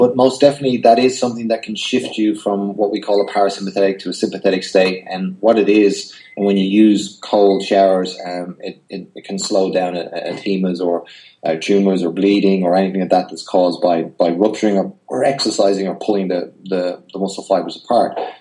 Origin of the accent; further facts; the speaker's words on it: Malahide, County Dublin, Ireland; I'm very familiar with that High Rock in Portmarnock because I'm from Malahide, so I've definitely jumped in there a couple of times.